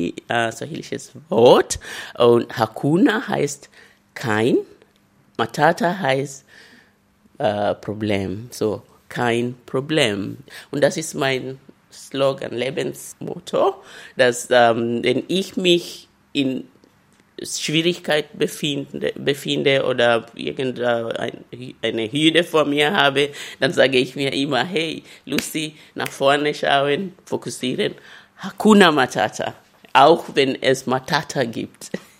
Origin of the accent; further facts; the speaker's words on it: Kenya; first language Luhya; German is a second language; Englisch, Kiswahili, Deutsch. ich spreche meine Muttersprache, Luya, aus Kenia und zwei Sprachen in Kenia.